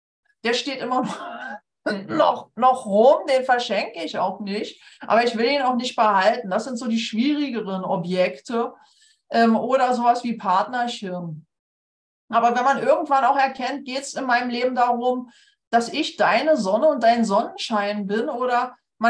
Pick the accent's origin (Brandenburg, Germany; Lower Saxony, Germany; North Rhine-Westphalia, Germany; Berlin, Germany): Berlin, Germany; Und so trennte ich mich, glaube ich, von 8 Outdoor-Jacken als Berliner.